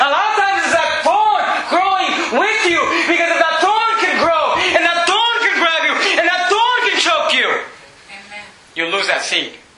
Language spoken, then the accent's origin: English; California, United States; first language Spanish; English is a second language; I grew up in a Spanish church. My first language is Spanish. And I grew up in a Spanish church in the Bay Area. And a Spanish Baptist church just like this one, just in Spanish.